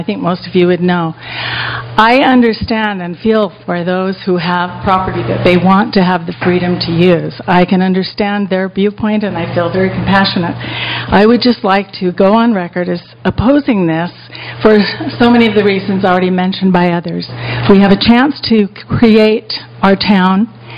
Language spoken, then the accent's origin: English; Bellevue, Washington, United States; I grew up in Bellevue. I understand how we're always doing this paradoxical balance